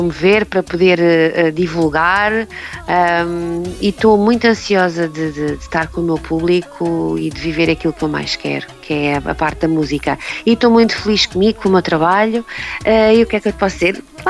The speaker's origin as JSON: {"language": "Portuguese", "region": "Lisbon", "country": "Portugal", "tie": "born or raised there", "said": "Nasci em Alcântara, então respiro muito aquele lado mais festeiro"}